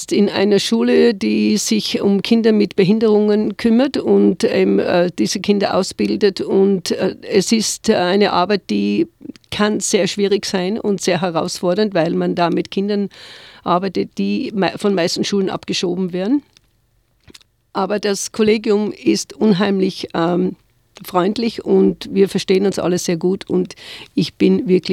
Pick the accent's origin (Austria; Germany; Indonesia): Austria; ich komme aus Österreich, aus einem Land, das grün ist und Schnee, ja, es hat Schnee